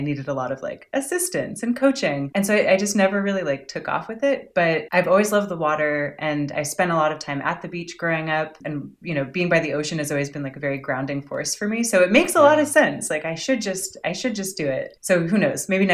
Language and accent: English; Pacifica, California, United States; I was born and raised in the Bay Area with a brief stint on the East Coast for college in Vermont. But I grew up in Pacifica, which is just down the coast from San Francisco.